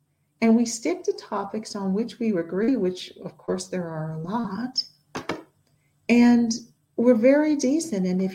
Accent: United States; I run into more trouble about being American than I do about being Black.

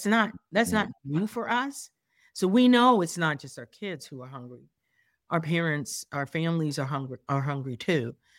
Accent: Pennsylvania, United States; locals in my home state of Pennsylvania

